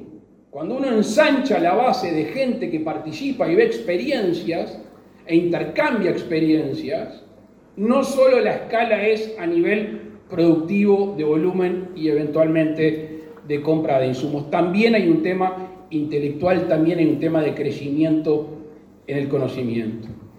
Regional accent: Colonia, Uruguay; yo soy de acá del Pago, mi familia materna es de Colonia, yo soy bautizado en Tararira

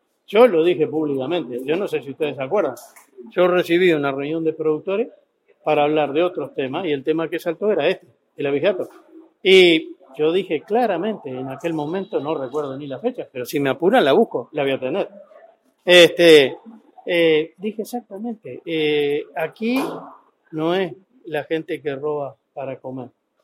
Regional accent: Uruguay; yo soy un uruguayo más

